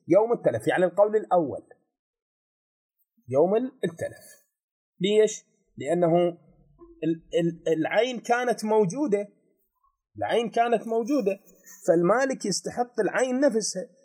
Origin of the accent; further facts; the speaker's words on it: Iraq; بمحرم وصفر احنا عندنا بالعراق هاي الاشياء، المواد الغذائية زين واللحوم تغلى